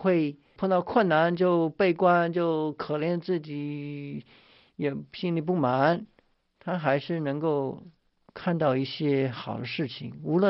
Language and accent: Chinese; United States; 我们美国人有基督教背景，我们从小都知道应该是感谢